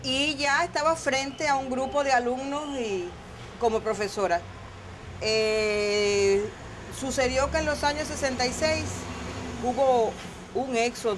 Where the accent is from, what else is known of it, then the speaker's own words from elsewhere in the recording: Santiago de Cuba, Cuba; Yo soy de Santiago de Cuba